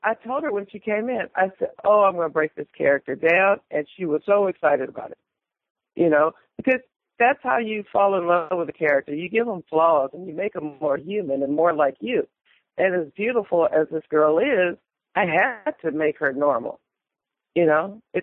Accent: Compton, California, United States; I'm a girl from Compton, but I know people are more alike than they are different.

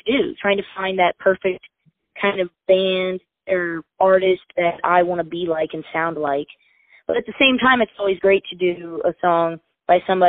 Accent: Nashville, Tennessee, United States; Growing up in Nashville and having parents who are in this industry, you really opened up to a whole wide variety of music and a wide variety of artists.

